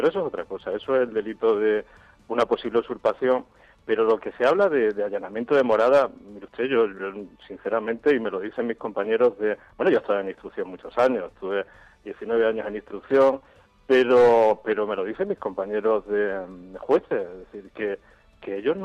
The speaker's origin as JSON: {"language": "Spanish", "region": "Extremadura", "country": "Spain", "said": "Soy extremeño y reivindico el tren"}